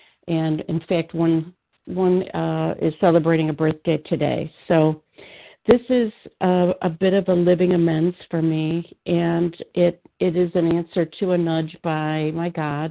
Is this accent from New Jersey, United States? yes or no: no; Illinois, United States; I'm from Illinois